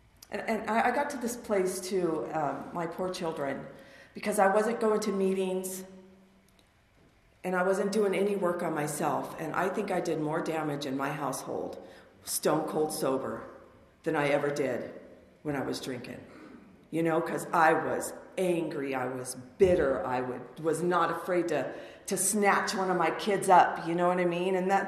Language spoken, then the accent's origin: English; Palmdale, California, United States; And I grew up here in Palmdale. East Side, Palmdale. These are my stomping grounds, you know. And it was a stretch to get me anywhere out of Palmdale.